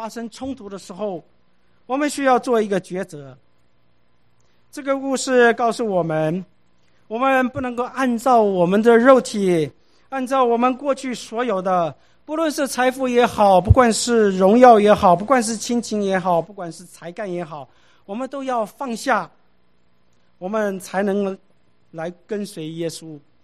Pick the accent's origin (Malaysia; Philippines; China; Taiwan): Taiwan; 我们从台湾来的